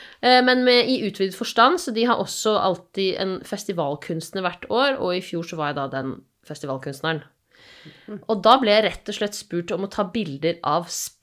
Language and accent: Norwegian; Asker, Akershus, Norway; now in Bergen, Norway; Jeg er fra Asker, men har bodd i Bergen i snart 15 år.